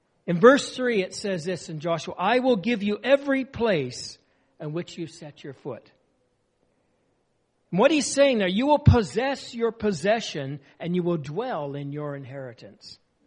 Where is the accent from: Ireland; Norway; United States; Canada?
Canada; unfortunately, sometimes we're Canadian.